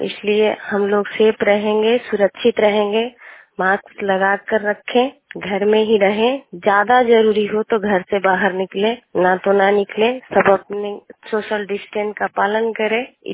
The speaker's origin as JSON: {"language": "Hindi", "town": "Sakraura", "region": "Bihar", "country": "India", "said": "मैं सकरौड़ा के रहने वाले हूँ, जिला नालंदा के।"}